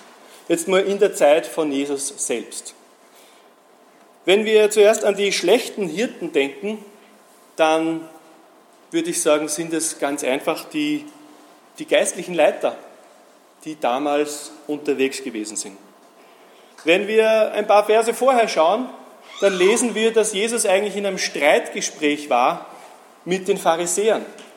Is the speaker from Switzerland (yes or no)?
no; Austria; also bei uns in Österreich